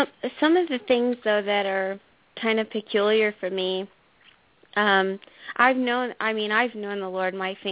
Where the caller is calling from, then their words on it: Iowa, United States; and I'm calling from Iowa.